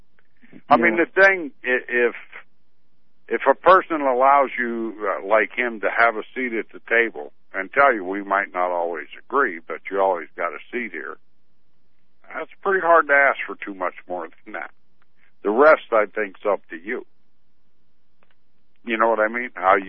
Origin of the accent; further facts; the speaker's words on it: Pittsburgh, Pennsylvania, United States; I'm from Pittsburgh.